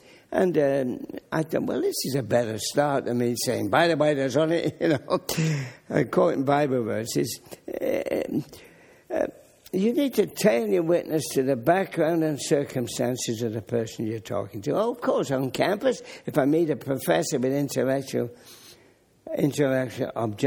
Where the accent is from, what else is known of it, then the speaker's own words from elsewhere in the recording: England, United Kingdom; they know I come from England